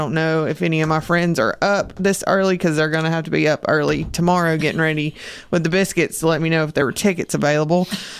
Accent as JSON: {"language": "English", "region": "the South", "country": "United States", "accent": "southern", "said": "Yes, my southern accent gets the better of me some days."}